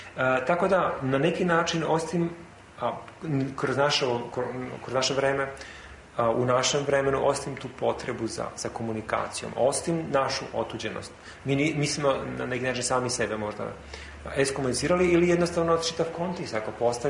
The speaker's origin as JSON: {"language": "Serbian", "country": "North Macedonia", "said": "Mislim da je kod nas u Makedoniji i dalje toga ima u srednjoj školi."}